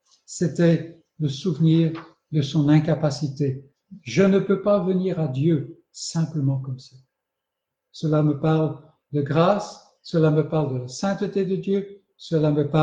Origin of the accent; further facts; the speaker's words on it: France; Et ici, je parle en tant que Français.